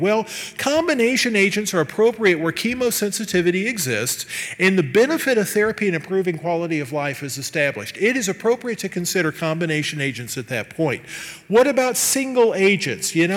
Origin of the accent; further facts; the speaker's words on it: Midwest, United States; I'm a Midwesterner, so I tend to have a bent on life that I like to try to keep things simple